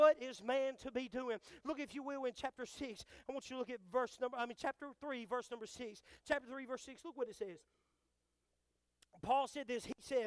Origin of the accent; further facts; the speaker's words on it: Mississippi, United States; I know that's not a good word, but I'm from Mississippi.